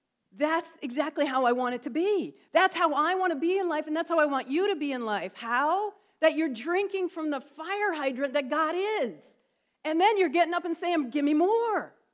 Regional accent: New York, United States; I grew up in the Thousand Islands of upstate New York. Anyone know the Thousand Islands region?

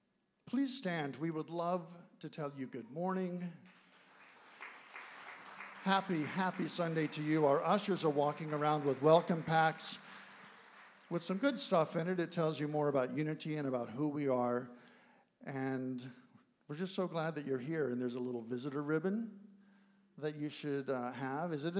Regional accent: Florida, United States; I'm actually from Florida, not far from there.

